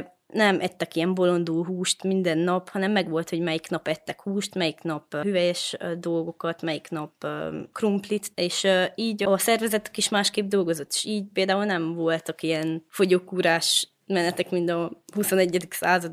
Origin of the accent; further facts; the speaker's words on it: Miercurea Ciuc, Harghita, Romania; itt lakom a Szent Imre katolikus kollégiumban, amúgy csíkszeredai származású vagyok.